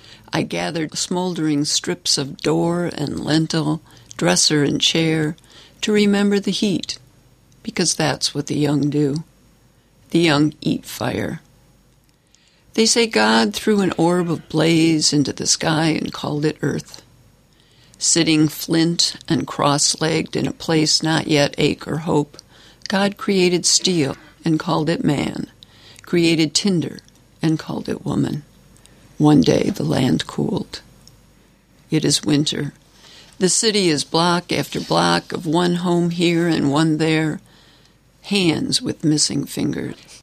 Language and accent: English; Detroit, Michigan, United States; I was born and raised in Detroit, so really my identity was formed out of civil rights and protest and an awareness of social injustice.